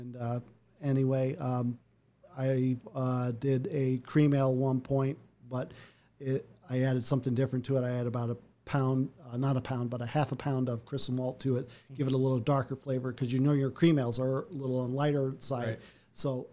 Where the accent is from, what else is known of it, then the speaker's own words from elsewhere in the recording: Granger, Indiana, United States; now in Mishawaka, United States; I've been living here all my life. I've been, I grew up in Granger, now living here in Mishawaka.